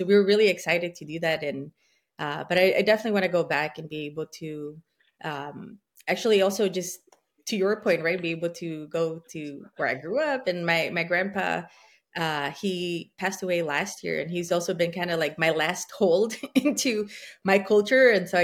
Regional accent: Reseda, California, United States; Yeah, it's interesting because when I was in the Valley, I grew up in San Fernando Valley in Reseda, and it was probably one of the few magnet schools that had, you know, engineering focus.

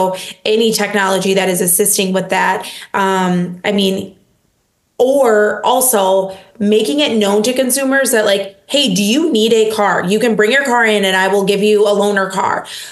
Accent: Wisconsin, United States; Cause again, I'm from Wisconsin and this is just our way of life of, are you sure you want me to take a car?

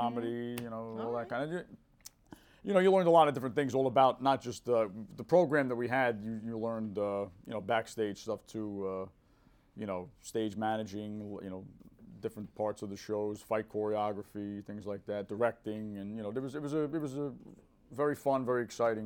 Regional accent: Bronx, New York, United States; born there; Well, I was born in the Bronx.

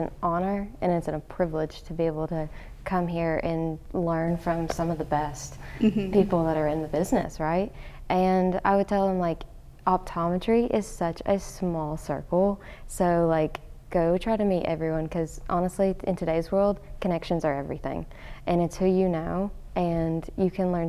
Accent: Tennessee, United States; which I'm from Tennessee, so not from Kentucky

